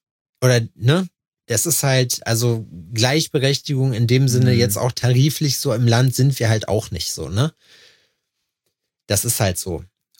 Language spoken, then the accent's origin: German; East Germany, Germany; Ich bin Deutscher. Ostdeutscher Hillbilly.